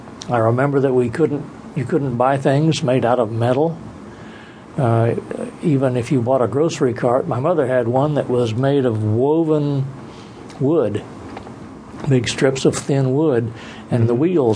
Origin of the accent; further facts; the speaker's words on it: Washington, District of Columbia, United States; So she moved us to Washington, D.C., and her parents came along with us, too. So I grew up in Washington, D.C.